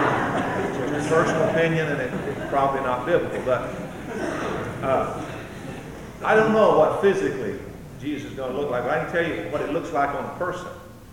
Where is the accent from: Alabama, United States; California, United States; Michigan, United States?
Alabama, United States; One of my favorite stories I heard when I was a boy, growing up in the deep south, I grew up in Alabama